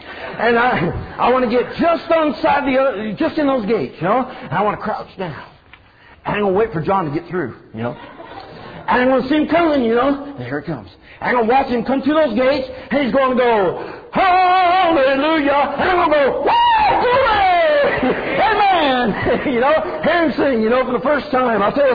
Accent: California, United States; Now, you got to understand, I grew up in California. Okay?

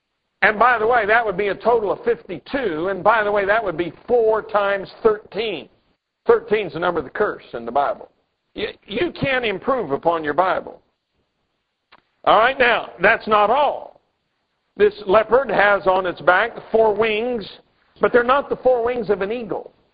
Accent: Pueblo, Colorado, United States; that ship was named after my hometown, the Pueblo.

